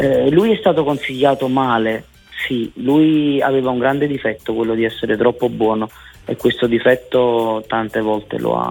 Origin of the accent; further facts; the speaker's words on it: Naples, Campania, Italy; io sono napoletano e fiero di essere napoletano